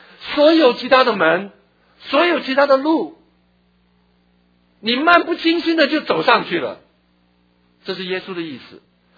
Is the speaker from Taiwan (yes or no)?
yes; Taiwan; 我小时候在台湾的时候挤过，